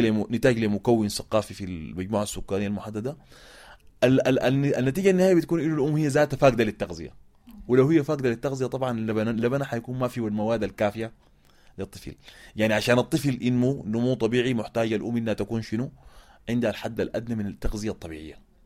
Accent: Sudan; يعني ممكن تلقى ناس بعض القبائل عندنا في السودان

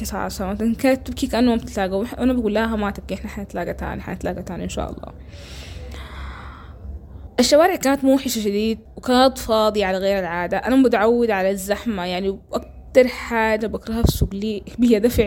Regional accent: Khartoum, Sudan; ولدت وتربيت في الخرطوم، تفاصيل حياتي كلها مرتبطة بالخرطوم، إذا كانت درمان ولا بحري ولا خرطوم ذات المدينة اللي هناك.

